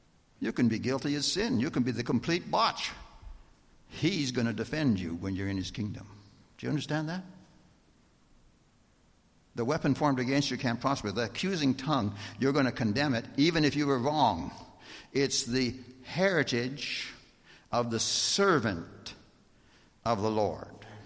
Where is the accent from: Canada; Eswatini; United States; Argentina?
Canada; There are certain things that come with being Canadian that you expect, right?